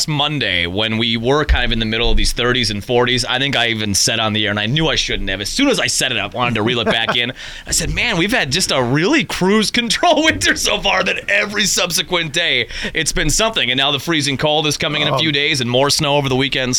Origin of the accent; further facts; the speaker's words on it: Sheboygan, Wisconsin, United States; because I was born and raised in Sheboygan